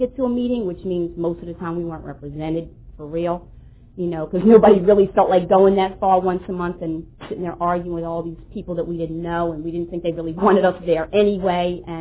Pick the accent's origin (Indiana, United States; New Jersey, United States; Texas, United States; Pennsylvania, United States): Pennsylvania, United States; Philadelphia; I'm from Philadelphia, originally where I came into the rooms, and I left here to go to a rehab in a town called Coatesville, Pennsylvania.